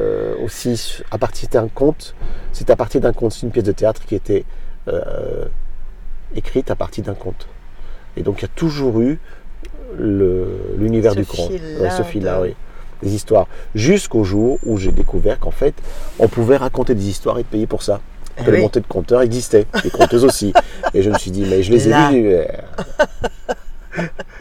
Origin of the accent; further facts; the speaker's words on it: Belgium; tout ça en Belgique, parce que je suis né en Belgique, j'ai grandi là.